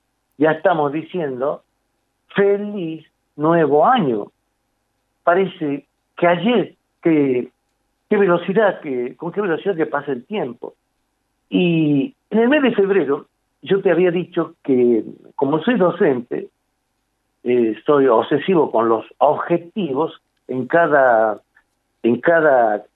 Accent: Catamarca, Argentina; nosotros, si estamos renunciando a nuestra manera de hablar catamarqueña, estamos renunciando a nuestra identidad.

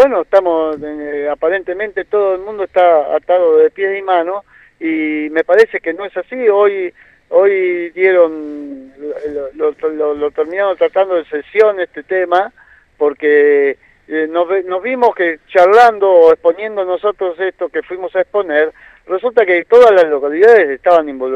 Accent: Buenos Aires, Argentina; born there; yo no nací acá, nací en Buenos Aires.

